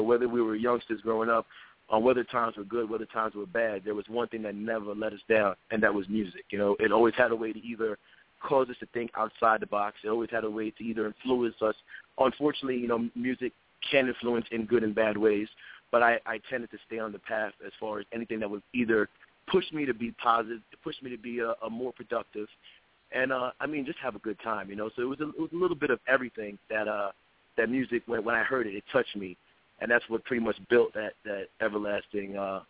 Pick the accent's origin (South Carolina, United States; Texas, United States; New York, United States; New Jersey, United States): New York, United States; music was always a passion of mine, you know, growing up in New York.